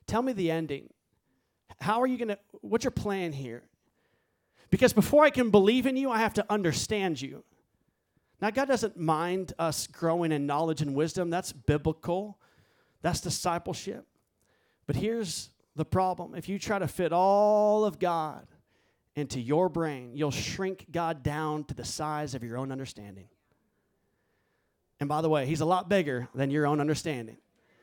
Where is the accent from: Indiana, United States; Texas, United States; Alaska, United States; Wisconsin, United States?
Texas, United States; Dallas; moved away; I'm from Dallas, and before we moved here from Dallas, I would drive up here.